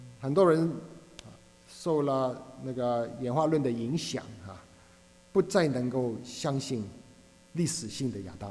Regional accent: Hong Kong; 我在香港长大，但是没有在香港工作过啊，都是在美国或者是台湾啊。

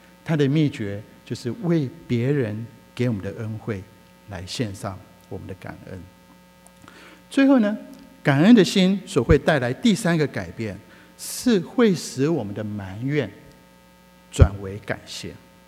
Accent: China; 他们的喜好跟我们中国人很像

